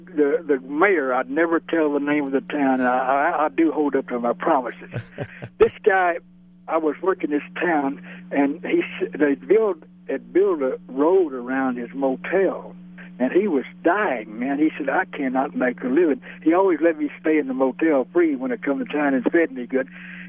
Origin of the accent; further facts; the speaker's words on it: Alabama, United States; We grew up together in Alabama. His grandfather had a farm next to my grandfather, and we used to play together, me and Charlie.